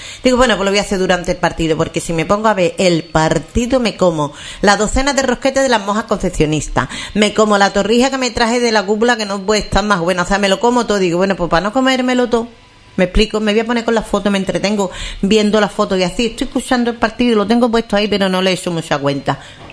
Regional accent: Lebrija, Andalusia, Spain; que somos de Lebrija

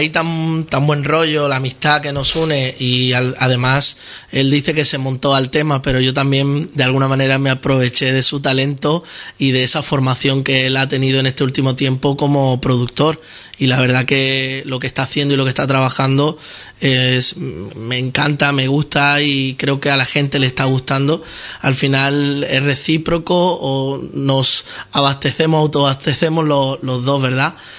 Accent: Alicante, Valencian Community, Spain; moved away as an adult; now in Jerez de la Frontera, Spain; con 18 fue ya que agarré la maleta, agarré la guitarra y me vine de Alicante para Jerez de la Frontera.

